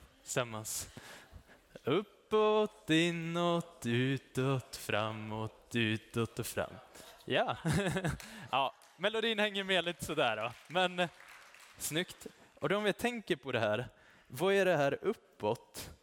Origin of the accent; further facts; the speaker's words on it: Östersund, Jämtland County, Sweden; Jag kommer från Östersund och var med i en kyrka där.